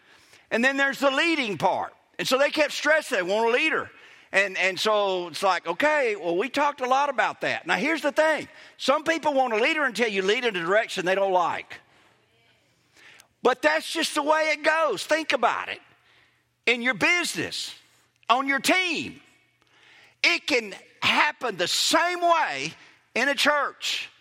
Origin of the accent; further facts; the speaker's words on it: Kosciusko, Mississippi, United States; now in Brookhaven, United States; Because I grew up in Kosciuszko, graduated from Clinton, went to MC, and I've served in Clinton several times after